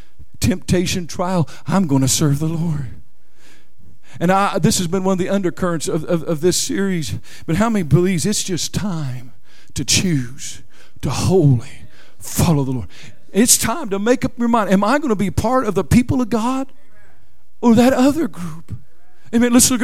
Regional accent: Oklahoma, United States; I'm from Oklahoma. There's that rivalry there.

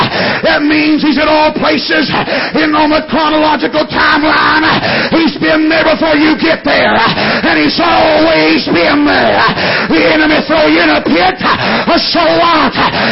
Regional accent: Kentucky, United States; I'm from Kentucky. You have to forgive me.

